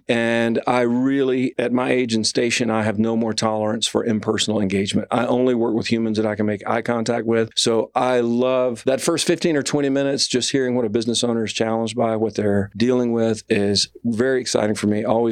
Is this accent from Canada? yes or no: no; Alabama, United States; because I'm from Alabama.